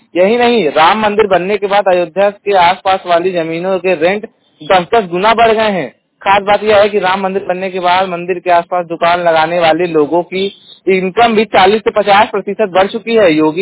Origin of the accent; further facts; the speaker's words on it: Jaunpur, Uttar Pradesh, India; और मैं उत्तर प्रदेश के जौनपुर जिले का निवासी हूं